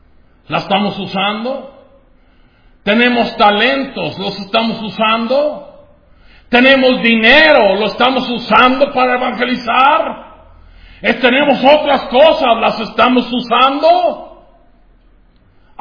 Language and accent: Spanish; Durango, Mexico; yo soy de Durango. Allá éramos los desechos de la sociedad.